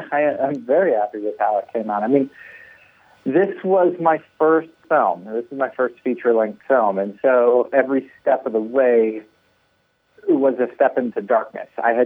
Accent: California, United States; I grew up in Northern California, and I just knew and understood South LA as a place that you don't want to go.

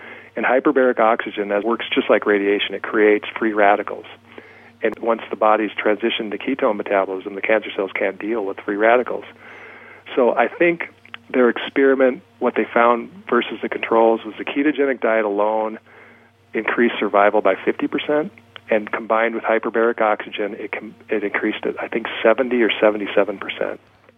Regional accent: Rapid City, South Dakota, United States; And even in my hometown, Rapid City, which is a very conservative, standard of care type oncology center

